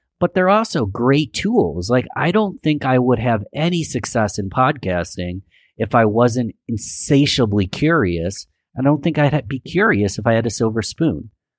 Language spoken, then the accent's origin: English; Rochester, New York, United States; born and raised in Rochester, New York, love my city, will advocate for my city any day of the week, but I don't just learn from people from Rochester.